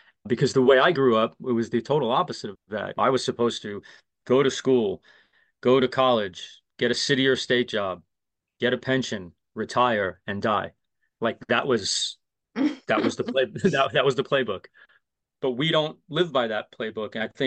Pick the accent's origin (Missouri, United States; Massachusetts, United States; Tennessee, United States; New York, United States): New York, United States; Brooklyn; I grew up in Brooklyn, New York, and you know, during the summers it was very hot, but during the winters it was very cold